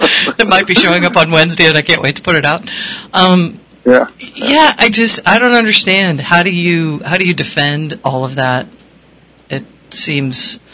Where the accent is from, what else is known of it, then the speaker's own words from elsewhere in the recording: Connecticut, United States; Trust me, I grew up in Connecticut sweating just like you.